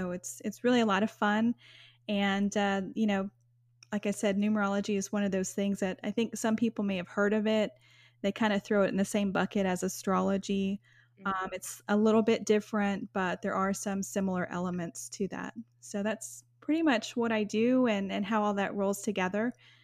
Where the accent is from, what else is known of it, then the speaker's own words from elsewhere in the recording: Texas, United States; born there; My mother is, American. I'm American, born in Texas.